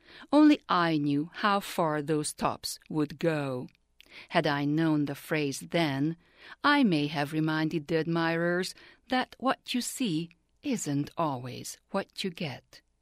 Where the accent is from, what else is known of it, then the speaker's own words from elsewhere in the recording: Hungary; When I was growing up in Hungary during the early 60s, the political turbulence engulfing my country and her loss to a soul-wasting communist regime brought on waves of sympathy and aid from the Western world.